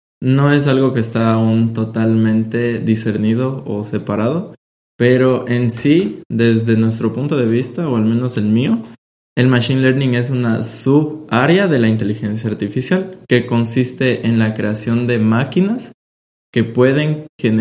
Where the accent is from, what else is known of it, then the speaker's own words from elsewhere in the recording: Quito, Pichincha, Ecuador; moved away as an adult; now in Monterrey, Mexico; Vengo de Ecuador, Quito, Ecuador, la capital. Vine acá a México, a Monterrey